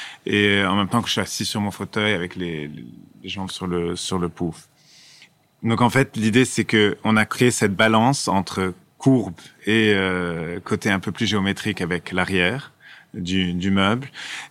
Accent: Lebanon; c'est quelque chose qui nous a attirés en tant que Libanais, qui sommes un pays avec une très grande diaspora, nous voyageons énormément

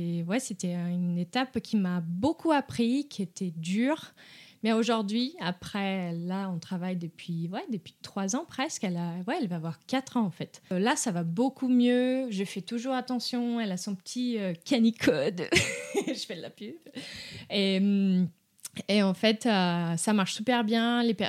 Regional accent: Brazil; French is a second language; moved away; En fait, pas du tout. Je viens du Brésil. Et oui, j'ai grandi avec des chiens

